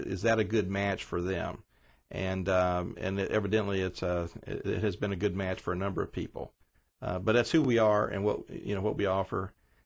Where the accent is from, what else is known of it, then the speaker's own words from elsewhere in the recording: Las Vegas, Nevada, United States; also born or lived in Louisiana; Well, I was born in Louisiana, but from the age of 5 to 13, I grew up in Las Vegas, Nevada.